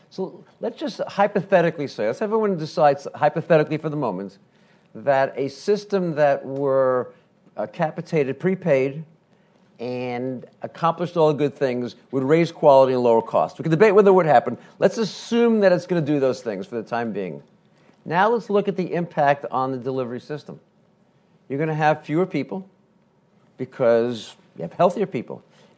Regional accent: California, United States; I'm from California, although these days I spend more time in D.C. than in California

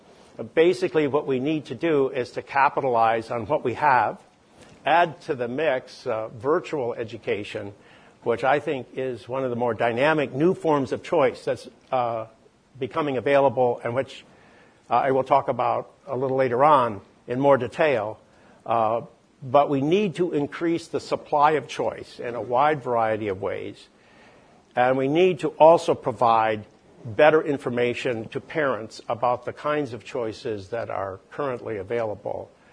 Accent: Wellesley, Massachusetts, United States; or Scarsdale, New York, or my hometown of Wellesley, Massachusetts.

